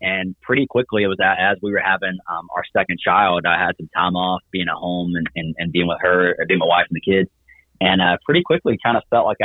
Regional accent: Indian Trail, North Carolina, United States; So I am from Indian Trail, North Carolina

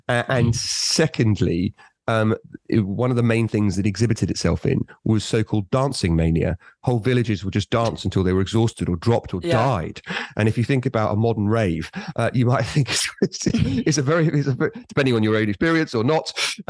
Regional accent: East of England, United Kingdom; born there; I was born in West Suffolk Hospital

